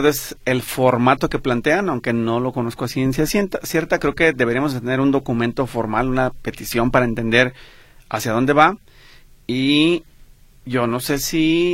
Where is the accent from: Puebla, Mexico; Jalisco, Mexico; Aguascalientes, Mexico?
Jalisco, Mexico; Guadalajara; Y nosotros también como tapatíos paguemos los impuestos